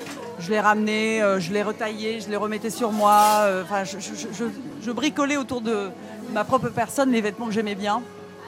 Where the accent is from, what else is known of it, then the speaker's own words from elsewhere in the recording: Denmark; j'ai été élevée beaucoup au Danemark aussi